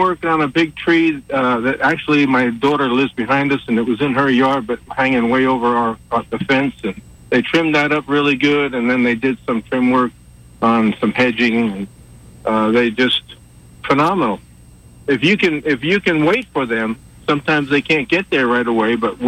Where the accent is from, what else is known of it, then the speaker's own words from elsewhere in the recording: New York, United States; now in Millbrook, United States; Originally from New York.